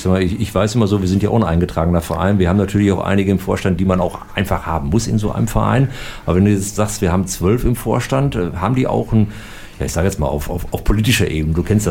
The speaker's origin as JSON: {"language": "German", "town": "Hamm", "region": "North Rhine-Westphalia", "country": "Germany", "said": "Also ich komme aus dem Stadtbezirk Heessen"}